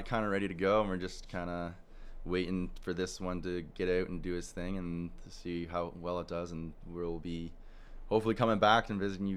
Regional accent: Millbrook, Ontario, Canada; I'm from Millbrook, Ontario. Okay. It's a little rural town, and I've got a farm outside of it. So it's a pretty nice town, and growing up there really reminds me of this area, to be honest.

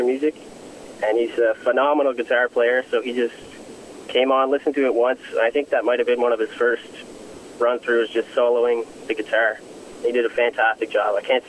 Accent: Judique, Nova Scotia, Canada; I'm from Judic, Cape Breton.

